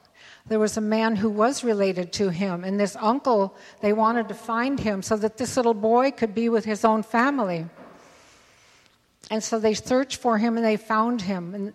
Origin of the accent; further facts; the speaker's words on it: United States; because we as Indian people believe that we're all born with a pure spirit